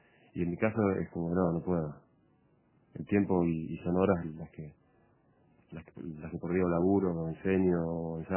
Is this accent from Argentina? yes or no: yes; Argentina; Yo me considero argentino.